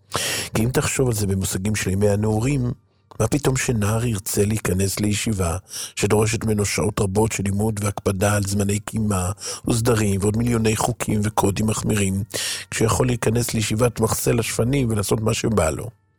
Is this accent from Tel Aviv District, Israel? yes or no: no; Northern District, Israel; נולדתי בצפון הארץ, גדלתי בבית חילוני למהדרין, ומלבד קידוש בשבת לא ידעתי כלום כמעט על היהדות